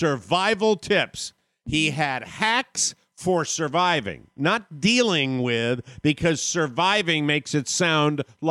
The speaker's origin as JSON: {"language": "English", "region": "New England", "country": "United States", "tie": "born or raised there", "said": "I was born and raised in New England."}